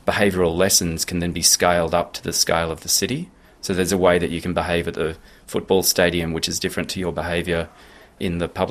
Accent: Queensland, Australia; So growing up in Queensland

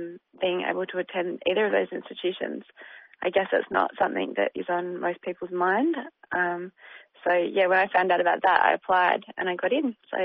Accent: Perth, Western Australia, Australia; born there; I was born in Perth.

